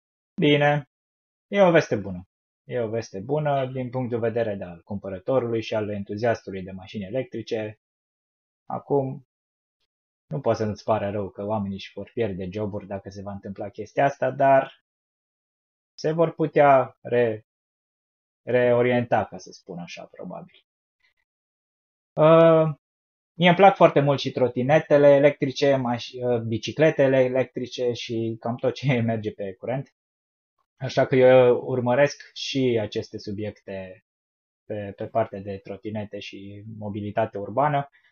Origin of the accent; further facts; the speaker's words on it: Timișoara, Timiș County, Romania; noi suntem din Timișoara